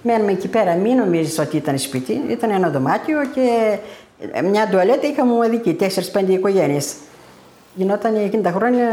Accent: Nea Vyssa, East Macedonia and Thrace, Greece; Γεννήθηκα στη Νέα Βίσα το 1949. Φίτησα εδώ στο σχολείο στο δημοτικό.

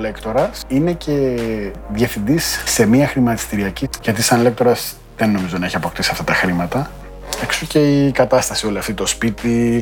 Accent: Kalamata, Peloponnese, Greece; moved away as an adult; now in Athens, Greece; Αναγκαστικά έφυγα από την Καλαμάτα και πήγα στην Αθήνα.

